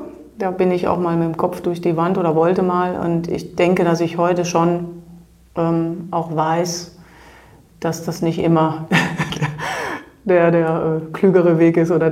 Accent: Germany; ich bin Deutsche

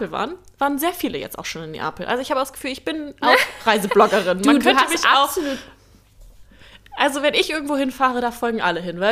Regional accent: Germany; ich würde für immer Deutschland, meine Heimat verlassen, kann ich ganz klar sagen, nein, dafür bin ich zu gerne hier, zu gerne bei meiner Familie in der Nähe.

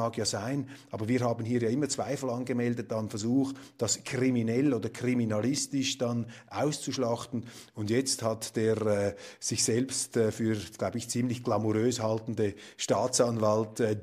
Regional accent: Switzerland; Aber meine Damen und Herren, wir als Schweizer, wir als Kleinstaatler, wir dürfen doch nicht größenwahnsinnig werden.

